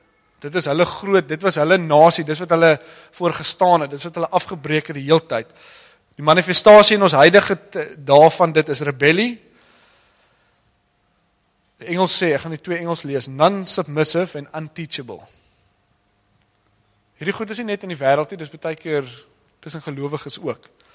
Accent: Kroonstad, Free State, South Africa; born there; Of soos ek wat in Kroonstad gebore is.

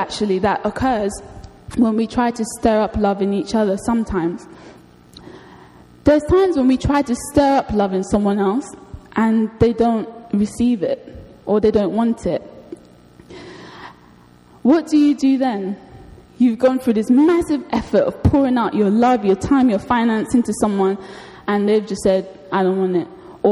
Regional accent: United Kingdom; or they think you're just asking because, you know, we're polite British people and you're supposed to ask

